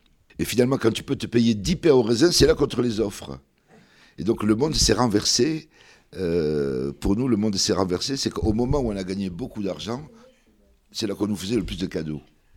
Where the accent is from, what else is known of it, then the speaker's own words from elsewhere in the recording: Béjaïa, Béjaïa Province, Algeria; De la ville de Béjaïa, donc je suis kabyle.